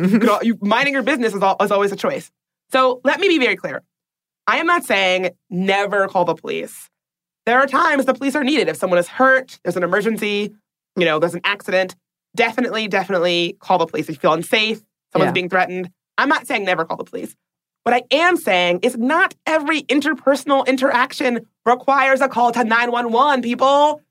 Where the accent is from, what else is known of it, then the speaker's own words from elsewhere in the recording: Washington, District of Columbia, United States; Another, in my hometown of Washington, D.C., a white woman called park security